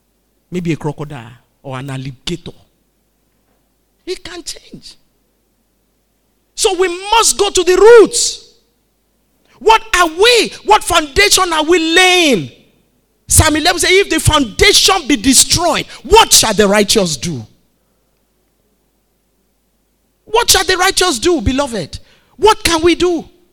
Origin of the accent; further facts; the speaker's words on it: Nigeria; Nobody came from Cameroon to come and rule in Nigeria. We are born here. We're from Nigerian families.